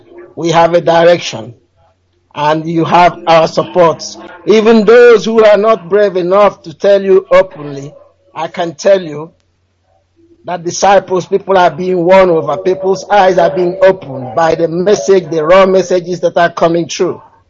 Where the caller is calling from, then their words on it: East of England, United Kingdom; I'm calling from Essex.